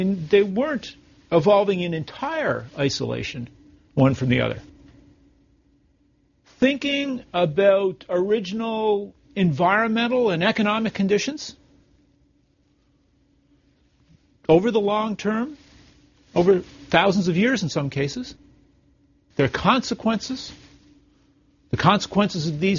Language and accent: English; Canada; as a Canadian, I see that the border between the United States and Canada has gotten somewhat more border-like